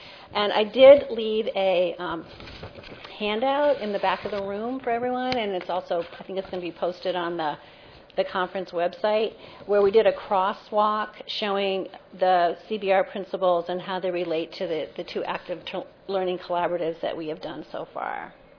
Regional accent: Vermont, United States; And then I come from Vermont

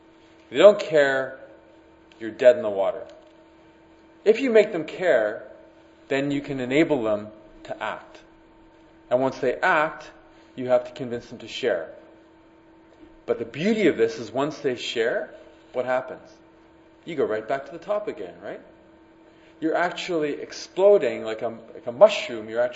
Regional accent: Canada; I'm saying this as a Canadian.

